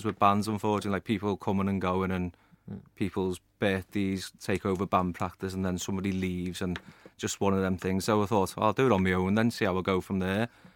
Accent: North West England, United Kingdom; Originally from Penny Lane, without that being a cliche. grew up on Penny Lane.

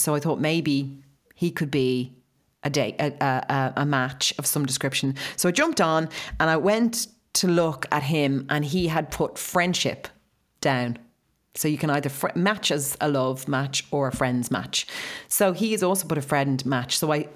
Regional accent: Ireland; I'm from Ireland.

